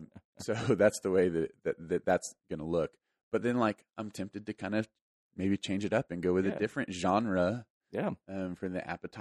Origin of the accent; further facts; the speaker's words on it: San Antonio, Texas, United States; I think I would have to give a nod to the food I grew up eating over in San Antonio.